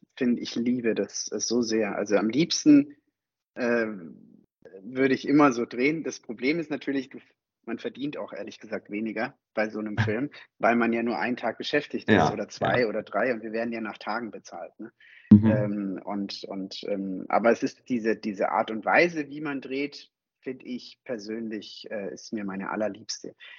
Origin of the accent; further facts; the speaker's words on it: Konstanz, Baden-Württemberg, Germany; accent: Alemannic; also ich bin ja in Konstanz aufgewachsen und spreche halt alemannisch und badisch.